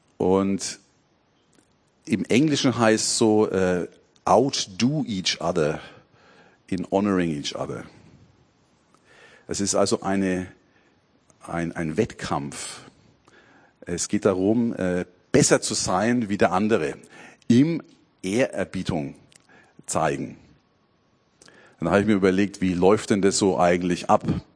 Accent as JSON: {"language": "German", "region": "Bavaria", "country": "Germany", "said": "wie schwer mir das fällt, als Franke."}